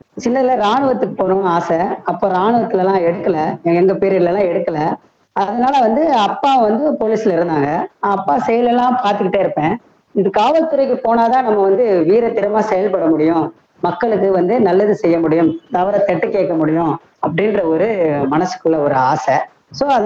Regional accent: Chennai, Tamil Nadu, India; also born or lived in Tirunelveli / Theni; திருநெல்வேலியில பிறந்தேன். சொந்த ஊரு தேனி, நான் பிறந்தது திருநெல்வேலி, சொந்த ஊரு தேனி, வளர்ந்தது சென்னை.

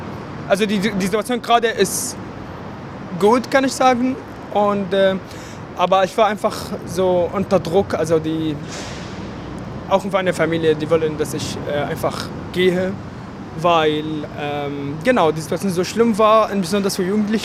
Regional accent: Syria; German is a second language; moved away as an adult; now in Hamburg, Germany; ich komme aus Syrien, ich bin 23 Jahre alt. Ich bin Ende 2015 nach Deutschland geflüchtet

